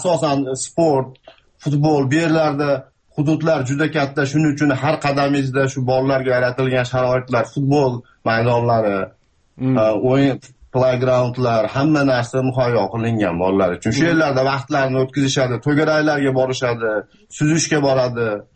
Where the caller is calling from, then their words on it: South Australia, Australia; Men Avstraliyadan, Janubiy Avstraliyadan telefon qilyapman.